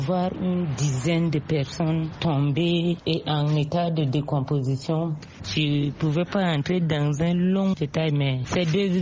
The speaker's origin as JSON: {"language": "French", "town": "Moundou", "region": "Logone Occidental", "country": "Chad", "tie": "born there", "said": "Je suis née le 16-8-1986 à Mundu, de père et mère Ngambaye."}